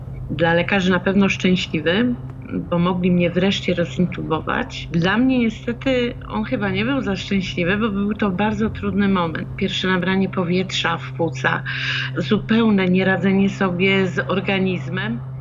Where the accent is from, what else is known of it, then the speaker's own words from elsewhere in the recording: Wschowa, Lubusz Voivodeship, Poland; No przecież jestem ze Wschowu, gdzie ja mogę być?